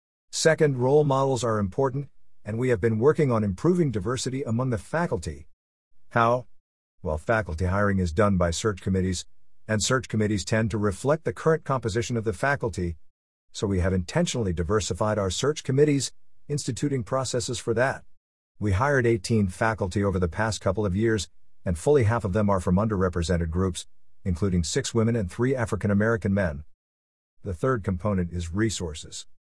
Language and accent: English; India; now in United States; Well, I came to the US with a lot of inherent advantages that I enjoyed growing up in India.